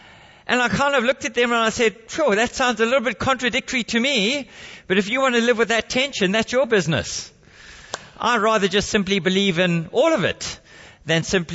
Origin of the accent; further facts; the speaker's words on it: South Africa; as we had to do when I was growing up in South Africa.